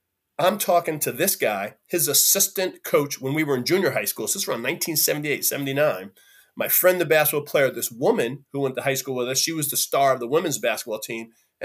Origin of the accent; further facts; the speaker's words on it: West Orange, New Jersey, United States; I grew up in Western Orange, New Jersey.